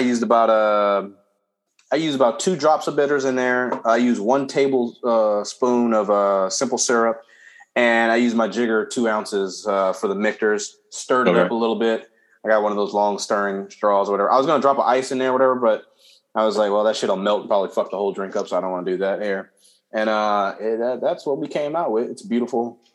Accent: Compton, California, United States; For my fast food burgers, see, like I grew up in Compton, I'm like going to like Louis or Tam's or something like that.

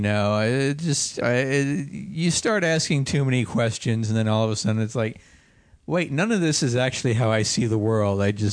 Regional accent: Big Rapids, Michigan, United States; I'm from various places, but I grew up mostly in Big Rapids, Michigan.

